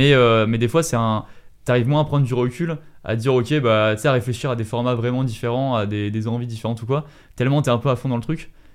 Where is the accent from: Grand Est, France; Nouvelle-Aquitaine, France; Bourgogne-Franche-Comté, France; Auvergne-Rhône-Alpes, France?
Auvergne-Rhône-Alpes, France; Montélimar; De Montélimar, à côté, à Savas.